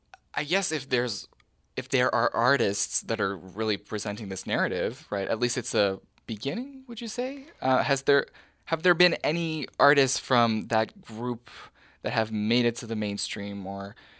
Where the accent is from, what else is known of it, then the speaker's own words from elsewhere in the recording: Canada; I'm French Canadian, so at some point, someone in my ancestry has been to France, but I've never been to France.